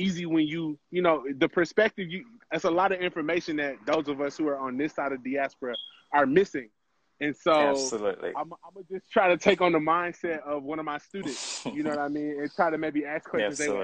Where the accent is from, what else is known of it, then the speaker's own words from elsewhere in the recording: Memphis, Tennessee, United States; So I'm from Memphis, Tennessee